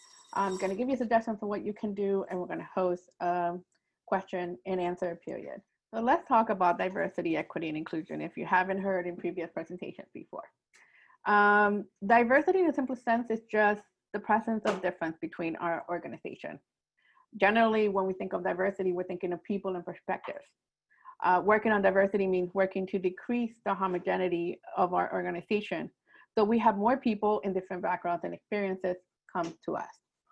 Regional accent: Ecuador; I am from Ecuador.

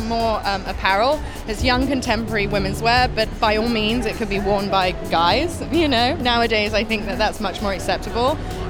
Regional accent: England, United Kingdom; I'm English, and I feel like that's the way we dress because the weather's always changing.

